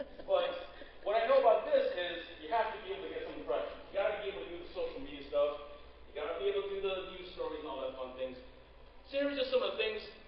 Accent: Los Angeles, California, United States; now in Chicago, United States; So I'm from Los Angeles, came to Chicago in 97. Two things I realized when I came to Chicago.

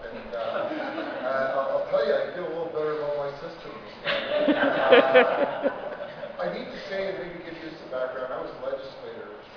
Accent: Toronto, Ontario, Canada; I'm from Toronto, Ontario, Canada.

